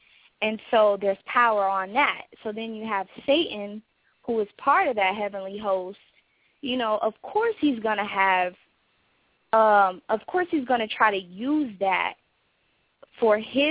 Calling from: Pasadena, California, United States; I'm actually Pam's daughter, and I'm calling from Pasadena.

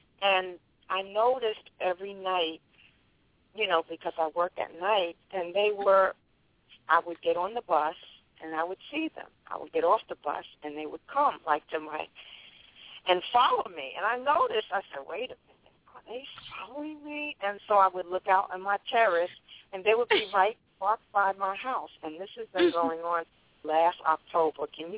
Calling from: Albany, New York, United States; I'm calling from New York.

